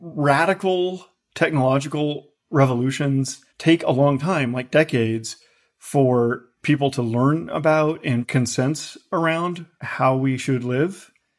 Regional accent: United States; I'm an American patriot, so you'll find me speaking from a real like American exceptionalism point of view.

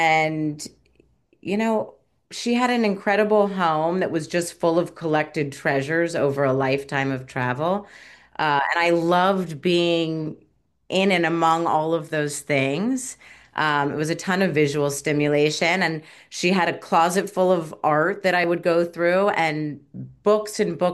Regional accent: Dallas, Texas, United States; moved away as an adult; also born or lived in New York; now in Los Angeles, United States; So I grew up in Dallas. I went to college in New York and then was, you know, landed in New York for about 13 years and then came to LA.

